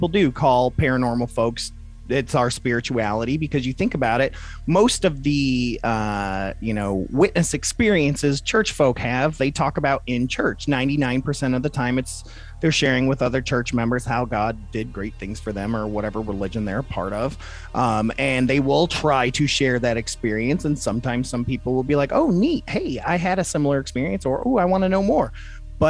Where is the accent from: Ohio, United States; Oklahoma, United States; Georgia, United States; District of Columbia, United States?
Ohio, United States; Toledo; also born or lived in Michigan; Like, I'm from Toledo, Ohio, and Michigan, so we get a lot of that Canadian accent anyways, and it's like being back home.